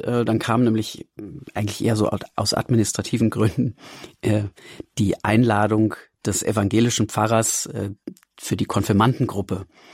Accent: Hesse, Germany; Geboren und aufgewachsen bin ich in Hessen, ja, etwa 40 Kilometer nördlich von Frankfurt am Main in der Wetterau. Bin dann dort auch zur Schule gegangen natürlich und als Kind im Alter von etwas über 3 Jahren evangelisch getauft worden.

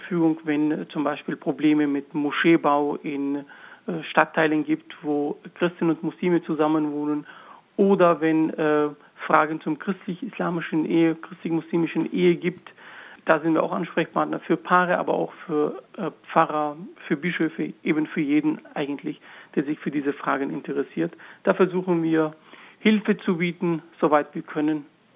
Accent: Antakya, Hatay, Turkey; Ich bin damals von Antakya, das ist meine Heimat im Osten der Türkei, im Südosten der Türkei, nach Mardin gegangen.

